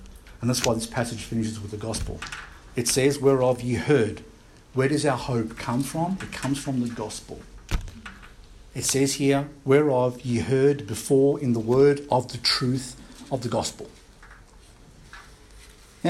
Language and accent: English; Australia; And we said, "We're from Australia."